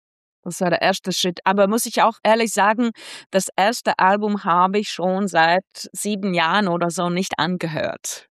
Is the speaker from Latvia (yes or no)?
yes; Latvia; Lettland ist meine Heimat, es ist Teil von mir.